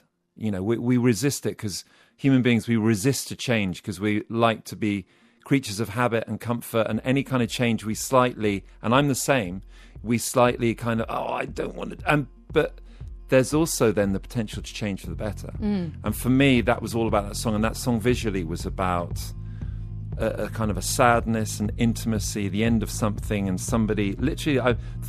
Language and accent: English; Oxford, South East England, United Kingdom; my hometown of Oxford, you'd walk through on a Friday or Saturday night and you kept your head down.